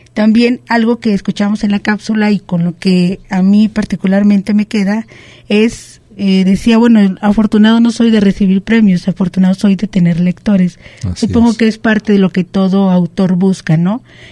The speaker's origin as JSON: {"language": "Spanish", "country": "Mexico", "said": "como somos los mexicanos de colgarnos los los triunfos de otro"}